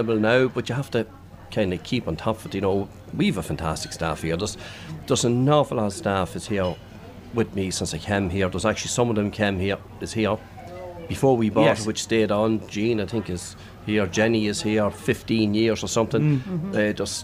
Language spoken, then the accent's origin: English; Cavan, Ulster, Ireland; I was originally from Cavan, so he came down and picked me up and take me over.